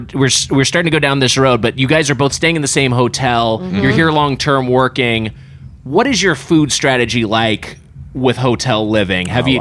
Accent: Lakewood, California, United States; But the first Danny's was in Lakewood, California, my hometown.

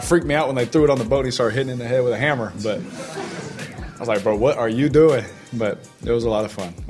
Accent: California, United States; also born or lived in Houston; bro, like I'm from California. You know, I was in Houston, but I didn't do this, you know.

